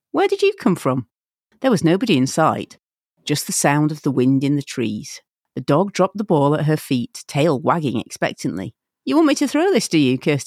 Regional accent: Huddersfield, Yorkshire and the Humber, United Kingdom; I am from Huddersfield in God's own country on the correct side of the Pennines

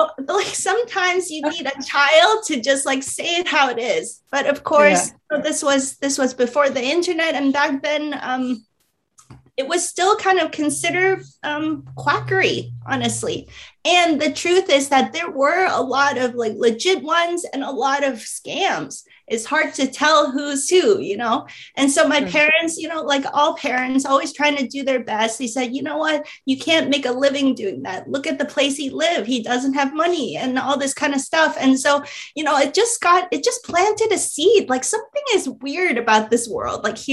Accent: Hong Kong; I grew up in Hong Kong

